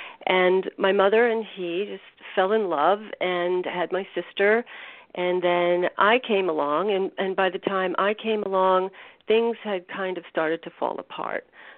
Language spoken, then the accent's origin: English; Manhattan, New York, United States; I was born in Manhattan, and we were living on Central Park West on between 106th and 107th Street in the early 60s.